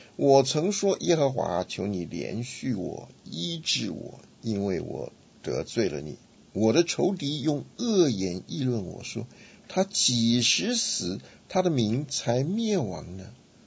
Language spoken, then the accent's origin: Chinese; China; 像我们中国人讲说投桃报李啊，礼尚往来啊